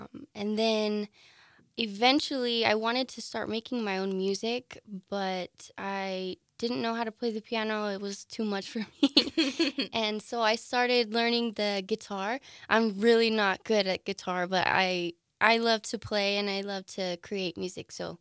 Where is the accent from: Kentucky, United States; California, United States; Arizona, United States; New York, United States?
Arizona, United States; Yuma; I am. I'm born and raised in Yuma.